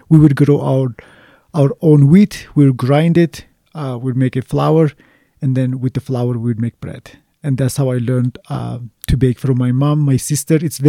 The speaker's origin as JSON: {"language": "English", "region": "Eastern Anatolia", "country": "Turkey", "tie": "born or raised there", "said": "I grew up in Eastern Turkey or Northern Kurdistan, depends on who you are, where it's the home of the wheat."}